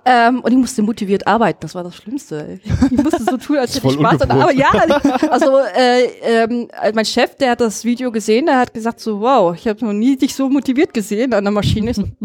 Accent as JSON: {"language": "German", "region": "North Rhine-Westphalia", "country": "Germany", "said": "Ich komme ja aus dem Ruhrgebiet."}